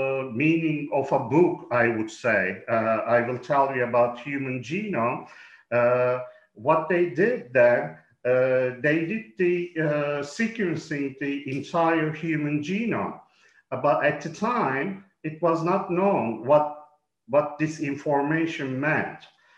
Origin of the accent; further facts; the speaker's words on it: Turkey; also born or lived in Birmingham, United Kingdom; And then I got back to my home country, Turkey, after 15 years abroad